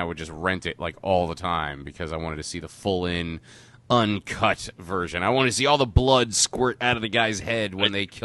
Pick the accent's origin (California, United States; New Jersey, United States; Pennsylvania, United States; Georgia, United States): New Jersey, United States; Tenafly; where I grew up in North Jersey, in Tenafly, New Jersey, seeing movies was a big deal.